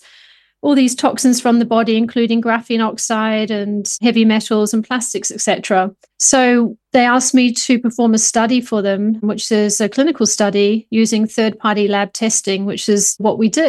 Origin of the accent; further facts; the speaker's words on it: New Zealand; now in United Kingdom; I'm from New Zealand originally.